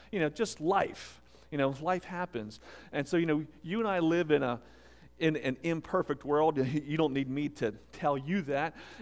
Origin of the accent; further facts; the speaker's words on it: Pittsburgh, Pennsylvania, United States; So I come from the Pittsburgh area, so just a couple hours west of here.